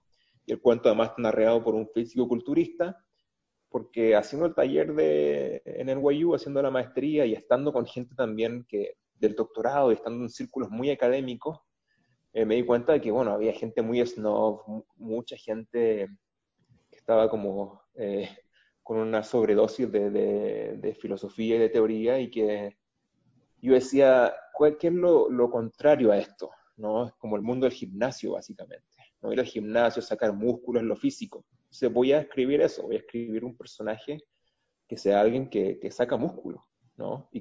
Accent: Chile; moved away as an adult; now in United States; Porque me fui de Chile, bueno, me ganó una beca Fulbright

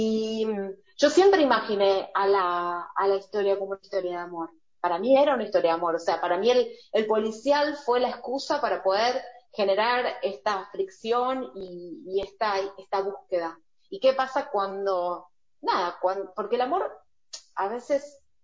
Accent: Ramos Mejía, Buenos Aires Province, Argentina; yo soy de Ramos, que es de donde yo nací y donde viví y me crié, pero vivo en tal lugar, que es donde vivo, que ahora hace 10 años que vivo en el mismo lugar

